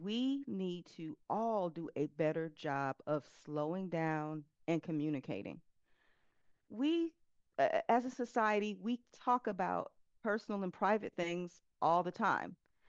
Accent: Detroit, Michigan, United States; I'm from Detroit, Michigan, and it was an insanely amazing Italian restaurant.

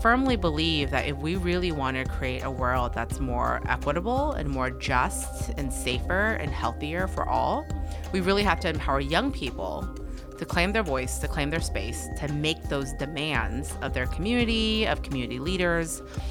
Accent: Houston, Texas, United States; I am the child of Vietnamese refugees. I am from Houston, grew up in Southwest Houston

